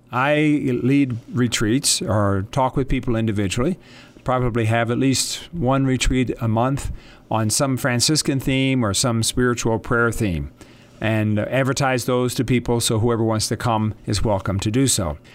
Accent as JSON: {"language": "English", "region": "Midwest", "country": "United States", "lives_now": "Las Cruces, United States", "said": "I come from the Midwest, where there's lots of rain and lots of trees and lots of greenery. And I moved into the desert, which was quite a different experience."}